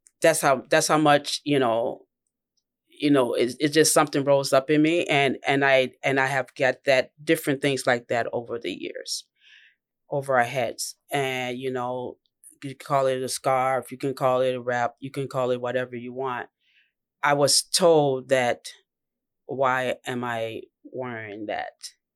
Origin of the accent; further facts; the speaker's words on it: United States; Just if you guys don't know, I'm Black American.